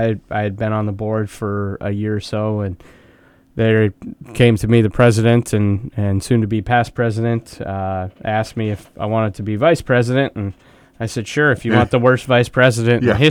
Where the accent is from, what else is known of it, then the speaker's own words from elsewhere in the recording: South Dakota, United States; moved away; but I came here from South Dakota, don't you know, again.